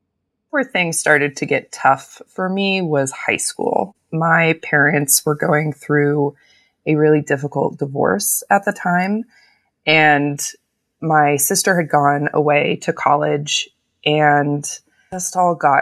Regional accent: Loyalton, California, United States; I can just say, oh, I grew up near Lake Tahoe.

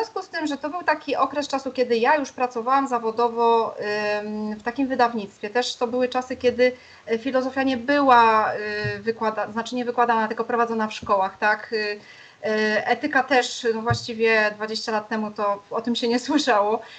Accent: Silesian Voivodeship, Poland

